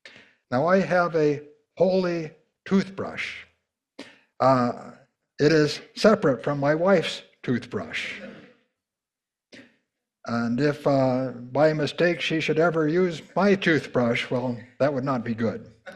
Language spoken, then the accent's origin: English; Ephrata, Washington, United States; I grew up in Ephrata